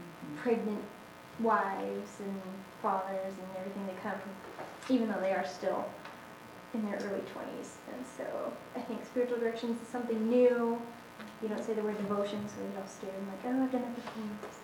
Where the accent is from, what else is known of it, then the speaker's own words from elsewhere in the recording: Covington, Washington, United States; I'm from Covington, Washington, just next to Kent.